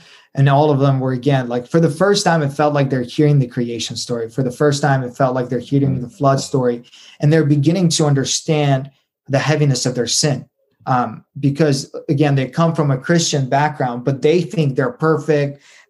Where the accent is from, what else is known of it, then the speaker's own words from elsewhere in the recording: Uzbekistan; And so I, as a white guy, even though I'm from Uzbekistan, everybody thinks I'm just a white guy, American.